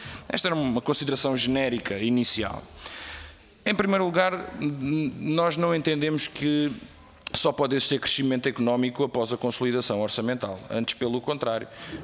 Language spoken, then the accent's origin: Portuguese; Portugal; Eu lamento, como comunista e como português